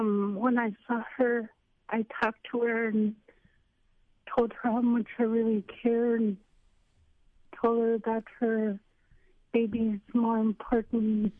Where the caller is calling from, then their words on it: Anchorage, Alaska, United States; I come not anonymous, but … I'm calling from Anchorage.